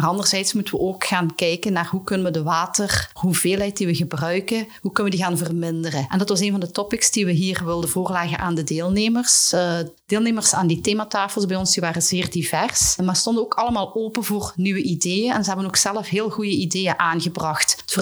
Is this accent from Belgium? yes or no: yes; Flanders, Belgium; En dat doen wij als Vlamingen te weinig.